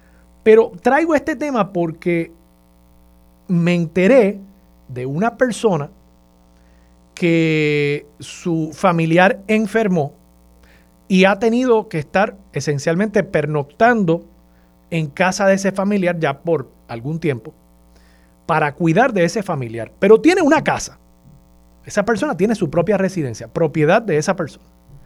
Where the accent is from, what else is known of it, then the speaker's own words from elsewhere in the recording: Puerto Rico; No podemos dejar de tener capacidad de indignación como pueblo, como puertorriqueños